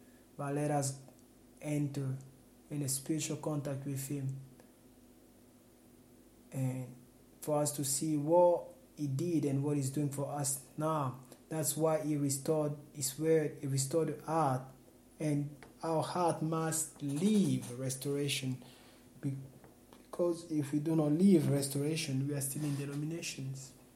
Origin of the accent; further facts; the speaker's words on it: Liege, Wallonia, Belgium; from Liege.